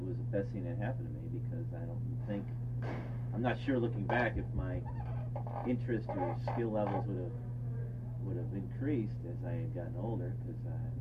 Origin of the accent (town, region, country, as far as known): Montpelier, Vermont, United States; born or raised there; also born or lived in Providence / Warwick